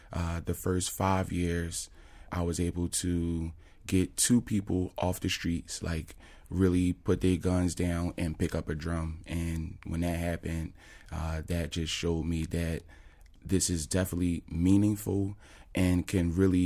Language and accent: English; Philadelphia, Pennsylvania, United States; So I grew up in Pulaski Town Projects in Germantown.